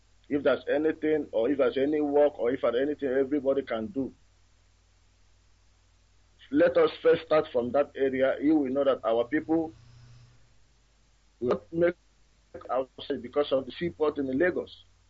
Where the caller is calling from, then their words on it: Netherlands; calling from the Netherlands.